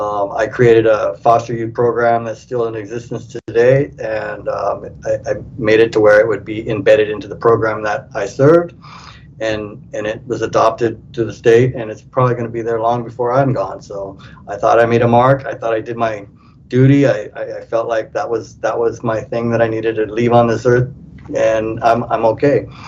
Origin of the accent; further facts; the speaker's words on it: Grover Beach, California, United States; I'm born and raised in Grover Beach, and again, it's a city I love and the city I've been part of since I was a little kid, and it'll always be home for me.